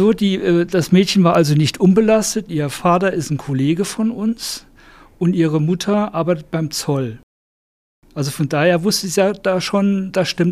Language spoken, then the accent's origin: German; Saarbrücken, Saarland, Germany; ich komme aus Saarbrücken.